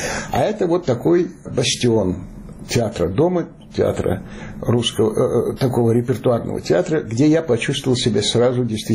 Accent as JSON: {"language": "Russian", "town": "Chernivtsi", "region": "Chernivtsi Oblast", "country": "Ukraine", "tie": "born there", "said": "Я родился на Западной Украине, в Черновцах."}